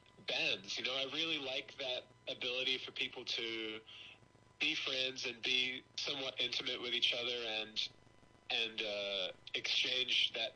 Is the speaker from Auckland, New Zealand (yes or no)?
no; Whangarei, Northland, New Zealand; I think Whangarei is underrated. I mean, I'm probably biased because I'm from there